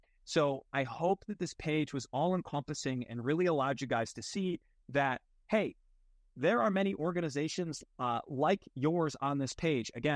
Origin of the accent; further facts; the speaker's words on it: Oswego, New York, United States; These are hospitality groups in, you know, my hometown of Oswego with Broadwell Hospitality Group, for example.